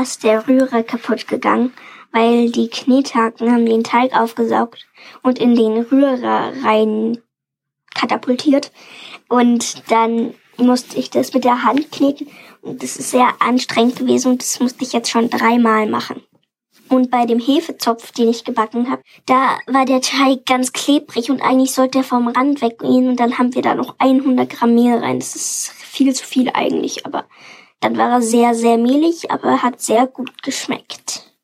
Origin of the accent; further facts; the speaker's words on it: Munich, Bavaria, Germany; ich komme aus München und bin 9 Jahre alt.